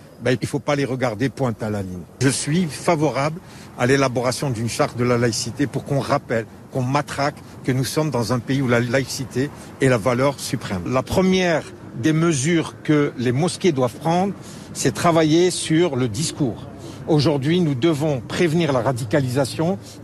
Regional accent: France; nous sommes français

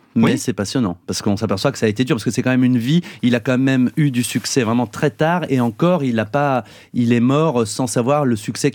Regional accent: Mâcon, Bourgogne-Franche-Comté, France; quand j'ai commencé mon école de théâtre à Saint-Étienne, je venais de Mâcon.

